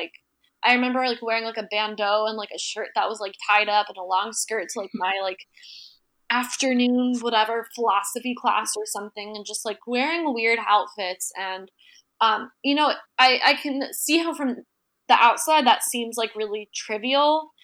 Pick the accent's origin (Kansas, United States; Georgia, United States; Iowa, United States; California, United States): Georgia, United States; Johns Creek; I grew up in the Bible Belt in Georgia, in Johns Creek, Georgia, and I went to school in South Carolina to USC